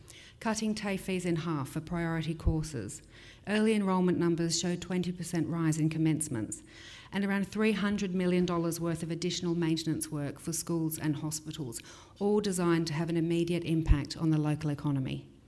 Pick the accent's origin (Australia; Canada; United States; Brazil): Australia; Western Australia; born there; also born or lived in United Kingdom; While I was born in Australia, I received a large part of my education and started my career in the UK. I was 24 and working in London when I booked a one-way ticket back to Perth